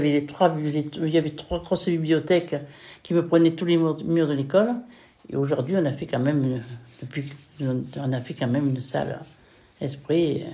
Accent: Brampt, Occitanie, France; je suis native de Brampt et je suis née en juin 51

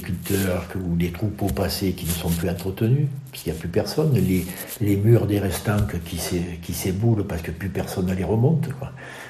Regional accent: Buis-les-Baronnies, Provence-Alpes-Côte d'Azur, France; born there; also born or lived in Montbrun; je suis né à Buis-les-Baronnies, mais bon, j'ai toujours habité Montbrun.

